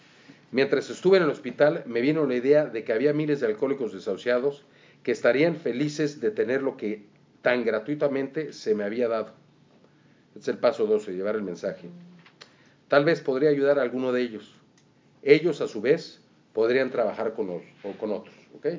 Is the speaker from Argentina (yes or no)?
no; Mexico; No ha de ser que soy mexicano, porque mis historias no les gustan.